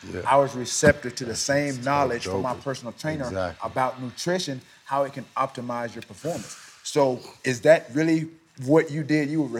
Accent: Alabama, United States; I'm from Alabama.

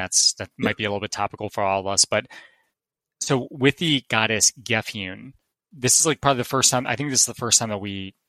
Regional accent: Maryland, United States; Yeah, David, you and I grew up in Southern Maryland in Carver County.

